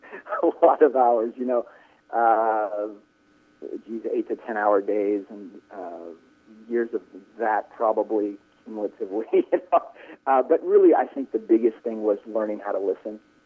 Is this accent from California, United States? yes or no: yes; California, United States; And then as a teenager, growing up in the Bay Area, I was lucky enough to, there were a lot of slide guitar players around there.